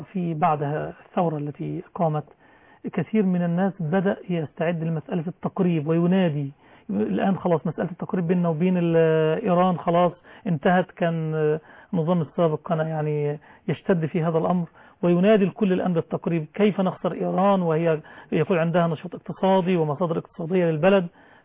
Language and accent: Arabic; Egypt; في بلدنا مصر